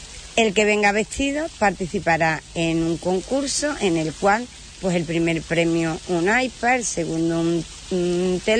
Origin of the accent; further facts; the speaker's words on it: Palos de la Frontera, Andalusia, Spain; la verdad es que Palos no es porque sea mi pueblo, pero mi pueblo es precioso.